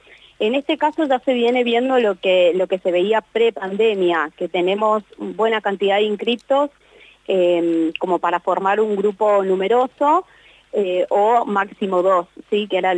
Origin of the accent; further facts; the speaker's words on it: Mendoza, Argentina; moved away; yo soy traída, no soy nacida aquí, pero en Mendoza, en mi provincia